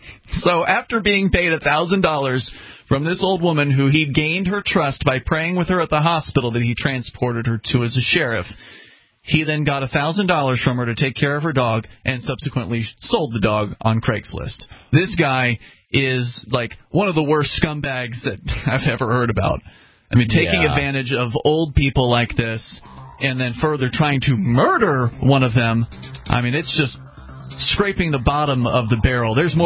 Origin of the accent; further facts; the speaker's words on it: Sarasota, Florida, United States; Actually, from my hometown of Sarasota, Florida.